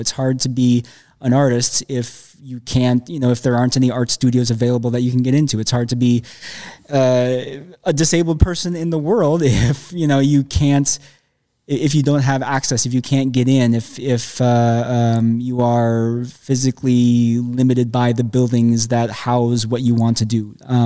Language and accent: English; Minneapolis, Minnesota, United States; I'm from Minneapolis.